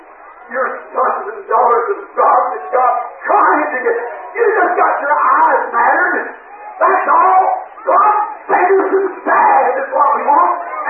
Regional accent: Kentucky, United States; I was raised in Kentucky in a little cardboard channel house, and Mama used to take all us little friends and stick us all in one bed

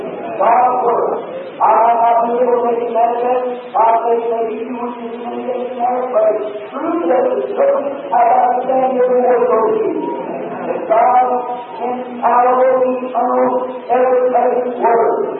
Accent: Ireland; I'm an Irishman, my people before we were all Catholic.

